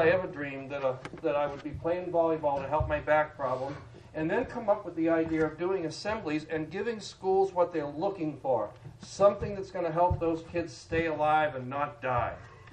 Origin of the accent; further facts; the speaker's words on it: New Hampshire, United States; I have a guy in New Hampshire. Well, I'm in New Hampshire. That's a big deal. Yeah. But it's in my hometown, and he's my tax guy.